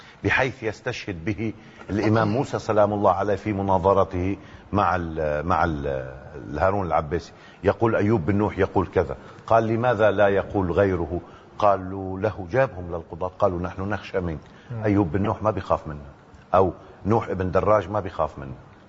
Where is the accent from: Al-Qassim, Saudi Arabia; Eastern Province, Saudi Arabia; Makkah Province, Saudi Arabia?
Makkah Province, Saudi Arabia; Mecca; أنا من مكان لابد لك أن تصلي إن كنت مسلما إليه يوميا 5 مرات. أنا ابن مكة، أنا ابن الحرم النبوي،